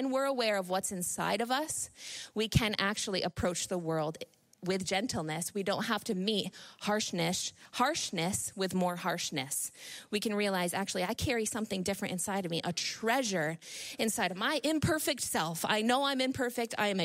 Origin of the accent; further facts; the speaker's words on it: New York, United States; moved away as an adult; now in Canada; Now, I'm from Northern New York. And when I married Ryan and moved here just across the St. Lawrence River, I had to learn a few things, particularly vocabulary.